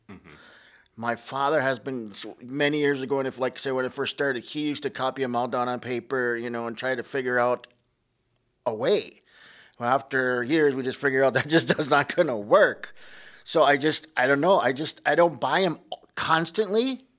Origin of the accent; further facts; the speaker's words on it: Wisconsin, United States; I'm a nobody from Wisconsin, you know? And I'm like, holy man, I'm a hick from the backwoods.